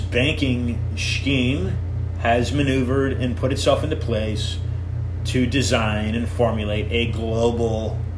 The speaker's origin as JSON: {"language": "English", "country": "United States", "said": "because I'm an American"}